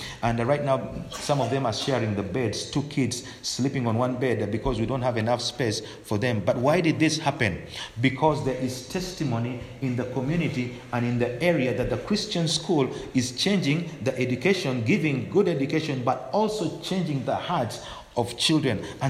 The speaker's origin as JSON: {"language": "English", "country": "Uganda", "second_language": "English", "said": "But I'm come from Africa, Uganda, and I pastor a church called Shekinah Glory Worship Center."}